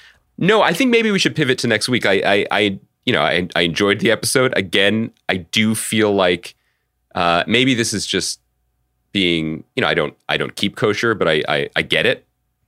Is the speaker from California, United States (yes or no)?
no; Philadelphia, Pennsylvania, United States; But I'm a huge fan of the pod and I'm from Philly.